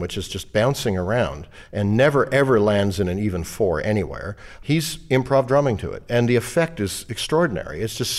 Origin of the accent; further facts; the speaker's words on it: Vancouver, British Columbia, Canada; when I was very young, growing up in Vancouver.